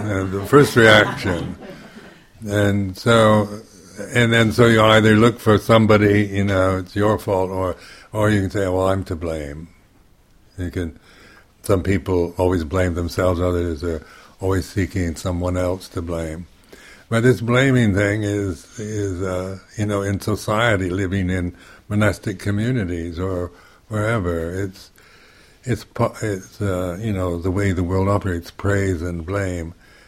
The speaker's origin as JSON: {"language": "English", "country": "United States", "said": "because being American, you are conditioned to, with ideals, you know, you're very idealistic"}